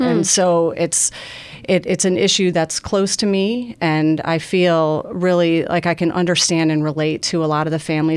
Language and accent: English; Ohio, United States; moved away as an adult; So I grew up in Ohio, and I went to college there too, and I wanted to work for a member of Congress. So I moved here in the, I guess, mid-90s